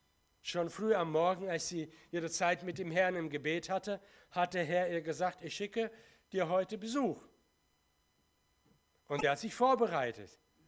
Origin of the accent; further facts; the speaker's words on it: South Kazakhstan, Kazakhstan; moved away; ich bin zurück an den Ort geboren und aufgewachsen bin in Südkasachstan und dort waren wir eine kleine deutsche Hausgemeinde mit etwa 60 Leuten.